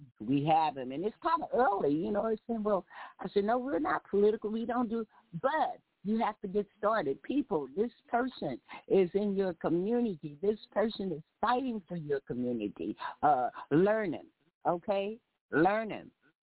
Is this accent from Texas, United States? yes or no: yes; Texas, United States; being a Texan brought up in the heat, that's why people in those heated areas move like snails.